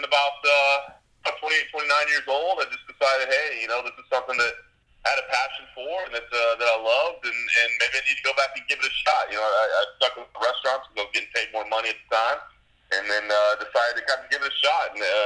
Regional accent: Dallas, Texas, United States; also born or lived in Ohio; now in Las Vegas, United States; Yeah, I was born and raised in Dallas, and actually living in Ohio at the time that I ended up working full-time for MMA Junkie

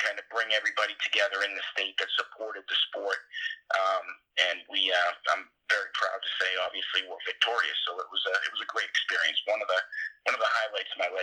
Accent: Maine, United States; up there at the State House here in Maine. And when I was approached with the opportunity to serve my hometown, I jumped at the opportunity.

